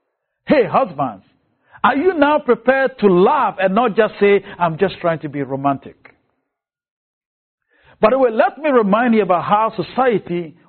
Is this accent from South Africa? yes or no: no; Ghana; now in United States; I grew up in Ghana.